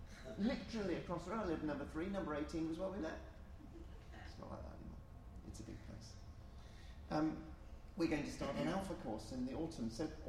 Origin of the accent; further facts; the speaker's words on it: Coventry, West Midlands, United Kingdom; now in Paris, France; And I come from Coventry, and Coventry is a small city.